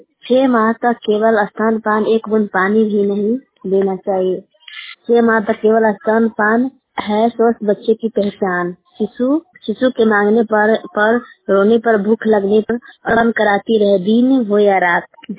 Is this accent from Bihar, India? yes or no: yes; Chhapra, Bihar, India; मैं छपरा पंचायत की रहने वाली हूँ